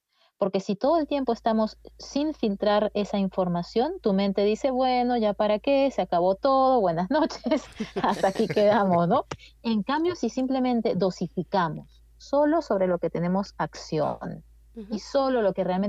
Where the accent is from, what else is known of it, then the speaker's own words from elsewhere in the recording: Peru; now in United States; lo importante tanto de Estados Unidos, que es donde estoy en esta cuarentena, como de mi tierra de Perú.